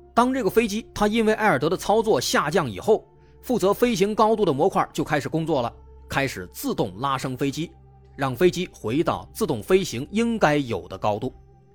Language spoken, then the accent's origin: Chinese; China